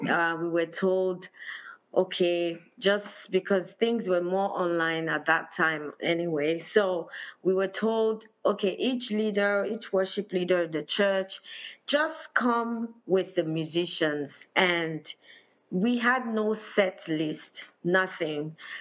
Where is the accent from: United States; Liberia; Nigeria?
Nigeria; moved away; Okay, I grew up in Nigeria. I only came here in the year 2000.